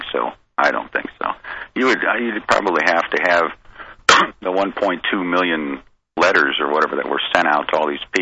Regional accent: Chicago, Illinois, United States; Especially, I'm from Chicago, so that, you know, you knew the seasons here.

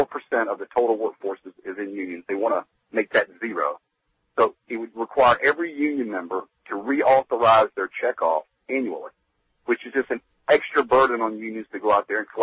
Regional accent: Georgia, United States; I was born and raised in Georgia, and I hate for the country to think of Georgia as this pariah

